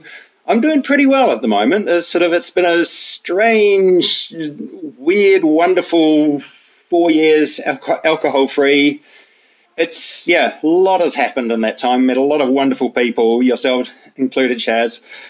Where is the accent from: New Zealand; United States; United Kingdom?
New Zealand; growing up in New Zealand, we have a similar sort of culture that we imported from the UK and from Ireland.